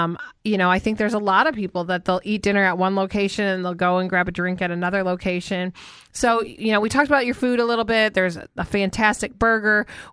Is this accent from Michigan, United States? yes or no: yes; Michigan, United States; moved away as an adult; now in Cookeville, United States; So, you know, I grew up in Michigan as well.